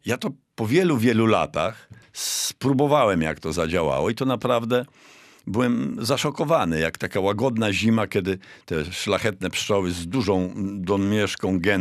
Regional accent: Pomeranian Voivodeship, Poland; bo ja byłem jeszcze w szkole podstawowej, to mojej wsi na Kaszubach była tylko pszczoła północna

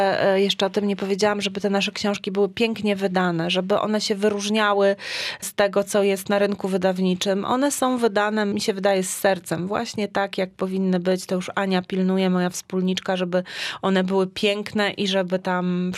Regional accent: Gdańsk, Pomeranian Voivodeship, Poland; bo ja jestem z Gdańska

